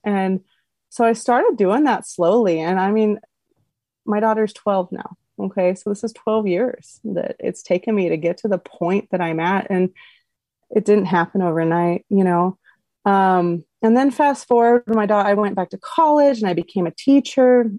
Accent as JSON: {"language": "English", "region": "Texas", "country": "United States", "also_born_or_lived": "Montana", "moved": "yes", "said": "I was from Texas originally, and if you know anything about the South and the States, it's Southern hospitality, and you don't air your dirty laundry, okay?"}